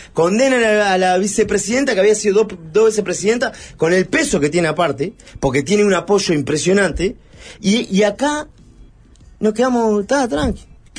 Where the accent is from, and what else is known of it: Uruguay